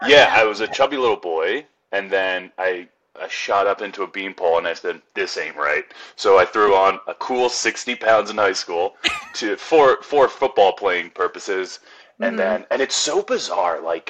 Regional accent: Wilmington, Delaware, United States; I'm from Wilmington, Delaware, born and bred, 18 years, pure delight and also torment.

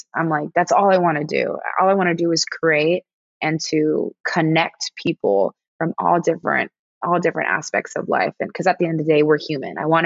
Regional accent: San Jose, California, United States; I'm from Eastside San Jose. I went to the East Coast to play soccer, and then I found my way back home

